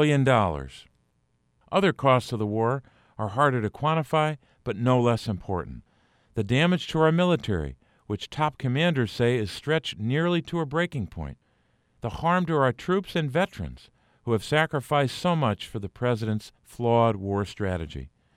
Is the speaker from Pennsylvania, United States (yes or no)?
yes; Pennsylvania, United States; More than 3,800 American lives lost, including 178 in my home state of Pennsylvania